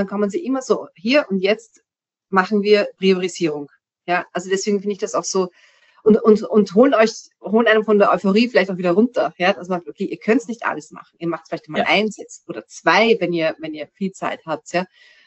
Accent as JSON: {"language": "German", "country": "Austria", "said": "und das freut mich als Österreicherin auch, dass halt auch da österreichische und nicht immer nur aus Deutschland Beispiele drin sind"}